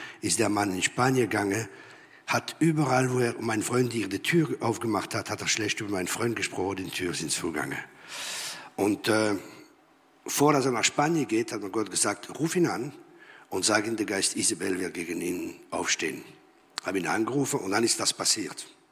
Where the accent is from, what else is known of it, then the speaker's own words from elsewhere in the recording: Strasbourg, Grand Est, France; German is a second language; now in Germany; komme aus dem Elsass, aus dem verheißenen Land. Das Land, wo Bier und Sauerkraut fließt. Und ich komme aus der Stadt von Straßburg, von wo die schönen Männer kommen.